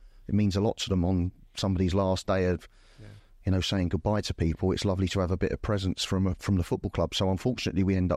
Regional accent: Wimbledon, London, United Kingdom; I had done as a kid growing up in Wimbledon.

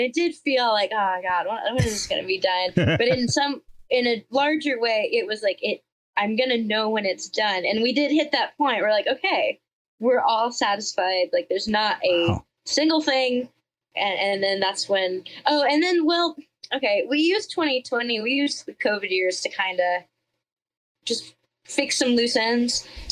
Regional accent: Georgia, United States; I'm from Georgia. Like, I shouldn't know you.

